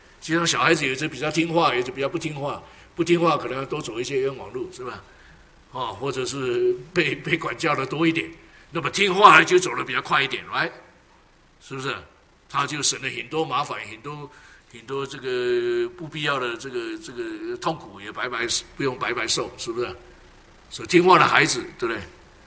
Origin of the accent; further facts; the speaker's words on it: China; 我们中国人早期的这哲学家